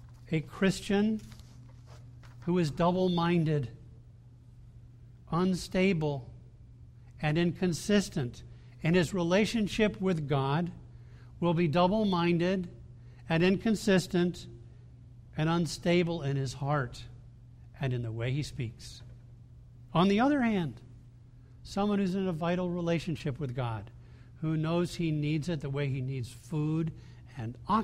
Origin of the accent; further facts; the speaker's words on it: Bahamas; But I was brought up in the Bahamas when it was still part of the Commonwealth.